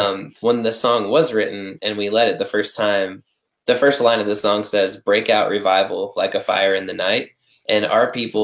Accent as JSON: {"language": "English", "region": "Indiana", "country": "United States", "tie": "born or raised there", "said": "Yeah, it's kind of crazy actually because Jenny lives in Northwest Indiana in my in my hometown where I grew up, which is wild."}